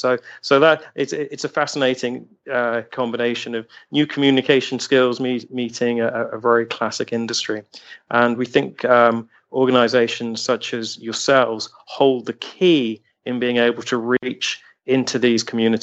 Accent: United Kingdom; born there; I've grown up, you can tell from my voice, I'm British by birth

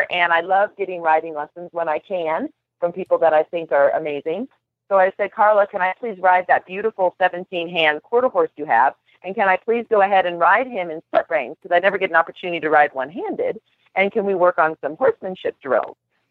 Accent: Aurora, Colorado, United States; from Aurora, Colorado

